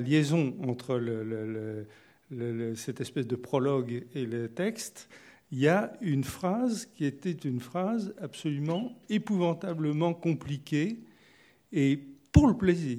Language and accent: French; France; en tant que français, moi, je n'ai pas sursauté en les lisant.